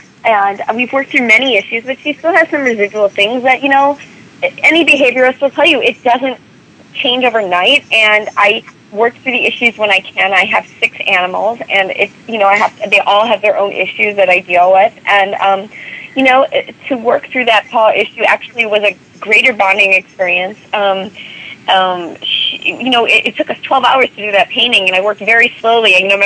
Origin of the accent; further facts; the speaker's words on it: Midwest, United States; I say making, I'm from the Midwest.